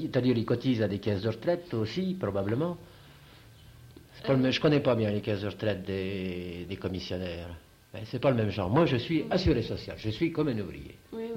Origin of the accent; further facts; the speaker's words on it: France; on ne reconnaît pas celui qui travaille chez nous en France.